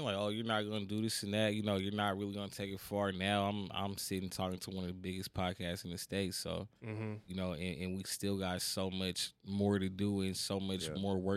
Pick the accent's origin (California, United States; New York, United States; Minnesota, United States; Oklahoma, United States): California, United States; Oakland; Man, just growing up in Oakland.